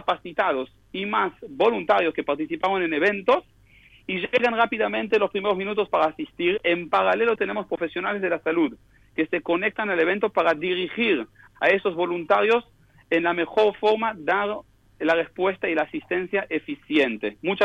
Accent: Israel; Yo soy argentino, nacido en Israel, pero en realidad hijo de argentino. Yo nací acá en Israel

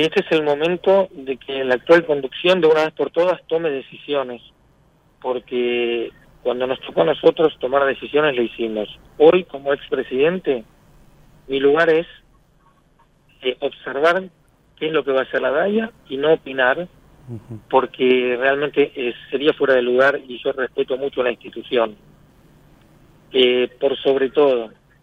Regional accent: Argentina; como argentinos y como comunidad judía

